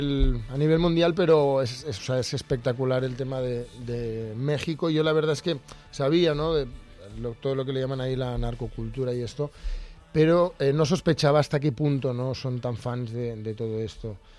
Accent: Barcelona, Catalonia, Spain; soy catalán, sí. Mi madre es de Lezama y yo nací mis padres se conocieron en Alemania, nací en Barcelona

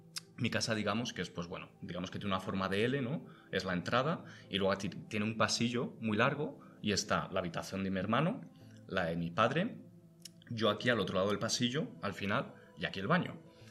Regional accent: Madrid, Community of Madrid, Spain; Sí, soy madrileño.

